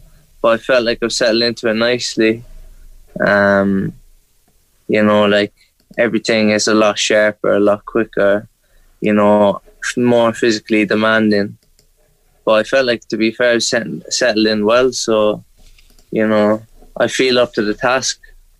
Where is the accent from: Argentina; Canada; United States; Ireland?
Ireland; being an Irish kid, like, you know, you couldn't, like, make it up